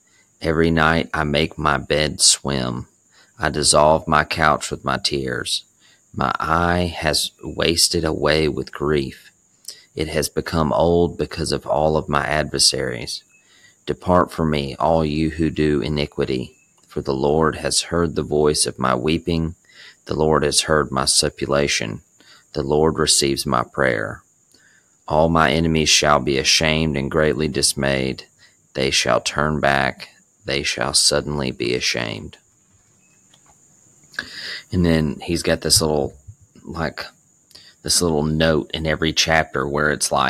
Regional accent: Montgomery, Alabama, United States; also born or lived in Texas; I resigned, which was traumatic, and decided to move back to Montgomery, my hometown.

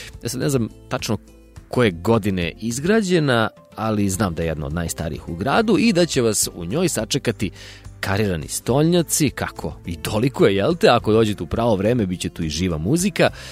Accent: Kragujevac, Šumadija and Western Serbia, Serbia; ovako vam sa ponosom želim dobrodošlicu u Kragujevac. Namjerno kažem sa ponosom jer vodim vas u moj rodni grad

